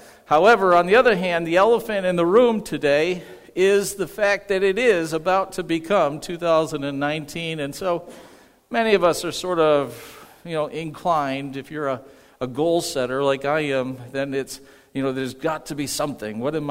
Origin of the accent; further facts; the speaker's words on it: New York, United States; I remember the days as a child growing up in Western New York with the snow outside.